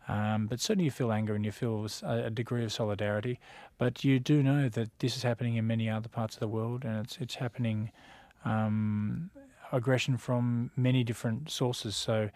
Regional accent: Australia

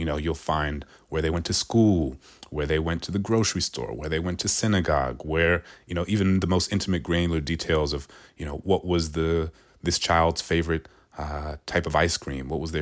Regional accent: New Orleans, Louisiana, United States; she knew that I was from New Orleans, which was once the largest slave market and busiest slave market in the country.

